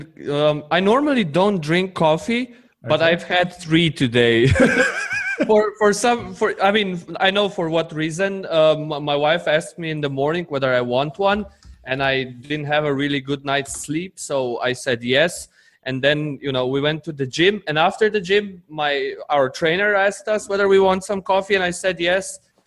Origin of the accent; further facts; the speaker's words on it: Slovenia; English is a second language; I come from Slovenia, which is a tiny 2 million people country in the heart of Europe. I've been there all my life, pretty much